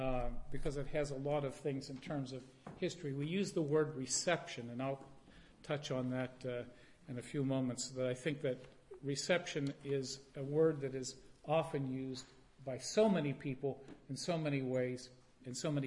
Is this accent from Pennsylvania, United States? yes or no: yes; Pennsylvania, United States; nobody jeered because I was from Pennsylvania.